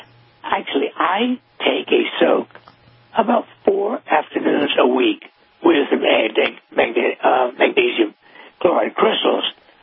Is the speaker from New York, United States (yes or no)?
no; South Carolina, United States; I mean, I grew up in South Carolina, which is hot, y'all, and I've never minded heat